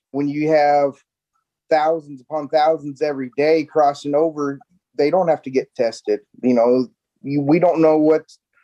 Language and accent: English; Iowa, United States; I'm originally from Iowa.